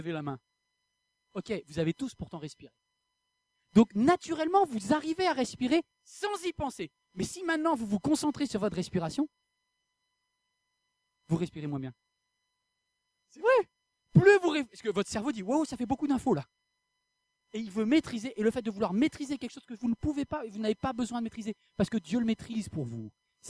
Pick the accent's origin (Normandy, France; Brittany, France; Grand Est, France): Brittany, France; Moi, je viens de Bretagne, je sais ce que c'est.